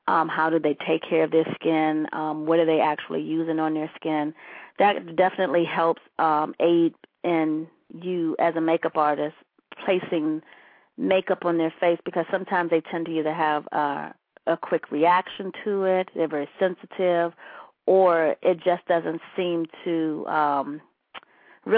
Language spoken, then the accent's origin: English; Washington, District of Columbia, United States; I am from the Washington, D.C. area.